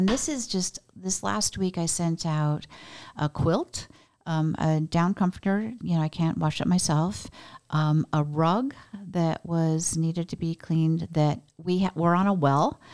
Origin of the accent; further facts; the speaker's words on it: Oregon, United States; I know I'm from Oregon